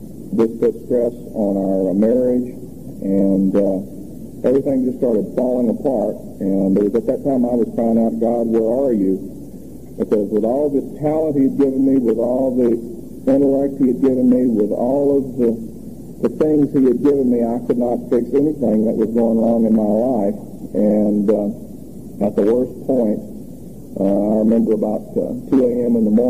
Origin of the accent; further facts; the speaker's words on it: Texas, United States; I was raised in Texas by godly parents. I'm what you'd call, I guess, the third generation Southern Baptist. I'm from those roots.